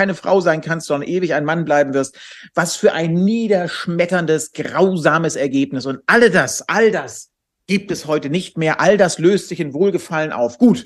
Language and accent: German; Cologne, North Rhine-Westphalia, Germany; wir fahren jetzt gleich nach Düsseldorf in die verbotene Stadt als Kölner.